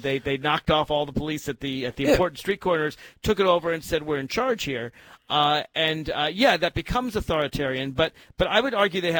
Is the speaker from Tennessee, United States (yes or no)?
yes; Tennessee, United States; Maybe because I'm from Tennessee.